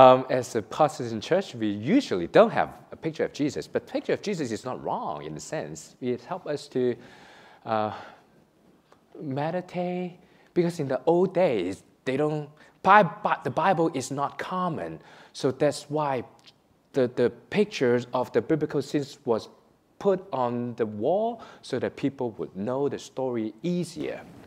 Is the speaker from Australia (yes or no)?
no; Hong Kong; born there; English is a second language; I was born in Hong Kong, so when I came here